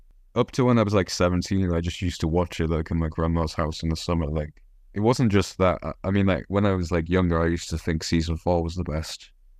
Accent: Whitehaven, North West England, United Kingdom; accent: northern; I'm from Cumbria and from a small town called Whitehaven

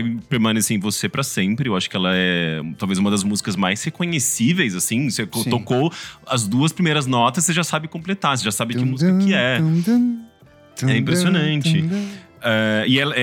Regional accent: Brazil; pelo menos da nossa perspectiva enquanto brasileiro

